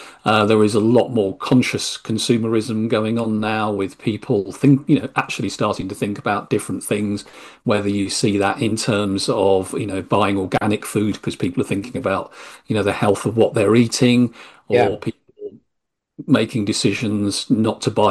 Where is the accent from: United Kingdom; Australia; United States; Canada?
United Kingdom; East of England; No, I'm a Norfolk person myself. I was born and bred, long family lineage from Northwest Norfolk.